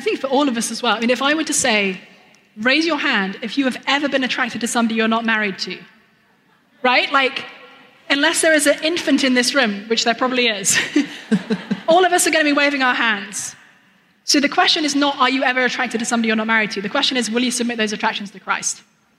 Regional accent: United Kingdom; I'm British, so I'm instinctively very reserved.

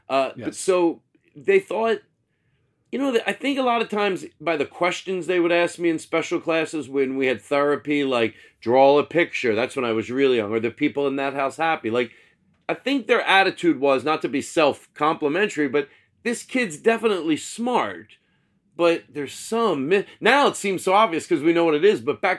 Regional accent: Philadelphia, Pennsylvania, United States; also born or lived in Valley Forge; I grew up in Philadelphia until about second grade, lived in like Northeast, and then we moved out to Valley Forge when I was in like fifth grade.

